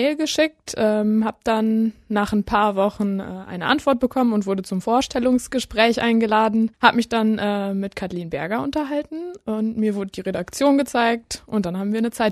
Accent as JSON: {"language": "German", "town": "Steinfurt", "region": "North Rhine-Westphalia", "country": "Germany", "said": "22, eigentlich komme ich aus Steinfurt, aus Burg Steinfurt, um genau zu sein."}